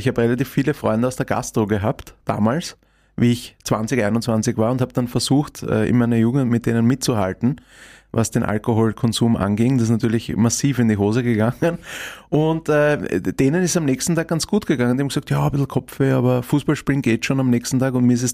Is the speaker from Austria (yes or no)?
yes; Vienna, Austria; born or raised there